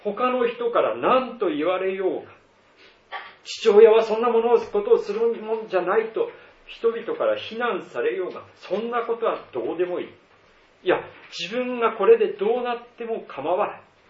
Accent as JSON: {"language": "Japanese", "region": "Tohoku", "country": "Japan", "tie": "born there", "said": "私は東北の生まれなもんですから、"}